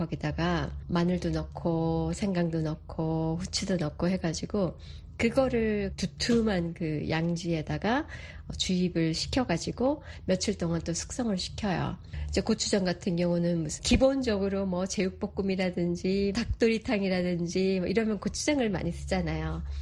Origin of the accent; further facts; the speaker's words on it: South Korea; 저는 뼛속 깊이 토종 한국인이죠. 한국 여자죠.